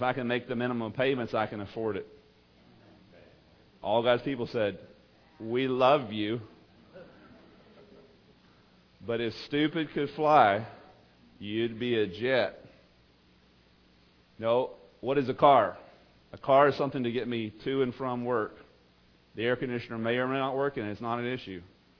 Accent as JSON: {"language": "English", "region": "Texas", "country": "United States", "tie": "born or raised there", "said": "I grew up with them in East Texas. We don't even know, my family doesn't even know, and a lot of people I grew up with over there, we don't even know when our ancestors came over there."}